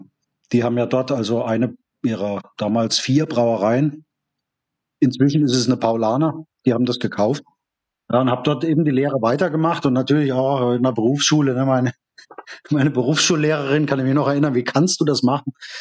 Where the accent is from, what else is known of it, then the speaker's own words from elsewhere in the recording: Thuringia, Germany; in Thüringen, da wo ich herkomme, da ist mit dem Weinanbau zumindest in Südthüringen nicht so direkt in der Nähe was los.